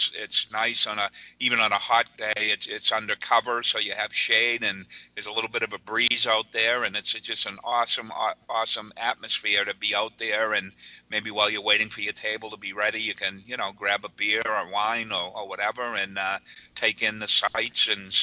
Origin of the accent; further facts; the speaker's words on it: New England, United States; And we're both from New England up here, and you know how we are with our seafood.